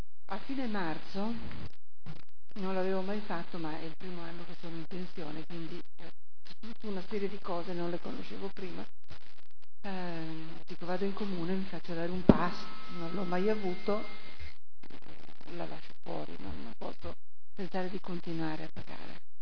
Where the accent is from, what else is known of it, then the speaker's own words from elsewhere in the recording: Saronno, Lombardy, Italy; Ma guardi, io non so, io vengo da Saronno.